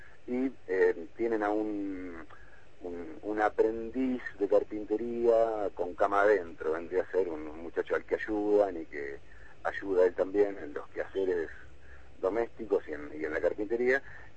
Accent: La Plata, Buenos Aires Province, Argentina; yo soy de La Plata

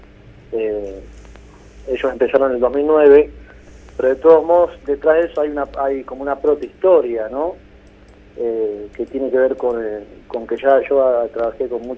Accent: La Plata, Buenos Aires Province, Argentina; moved away as an adult; now in Mendoza, Argentina; Yo nací en La Plata, viví 26 años ahí en esa ciudad.

